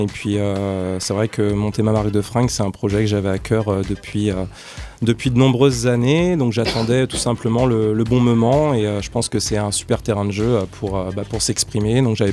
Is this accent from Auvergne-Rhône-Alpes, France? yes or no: no; Rennes, Brittany, France; Alors mon parcours, donc moi je suis natif de Rennes.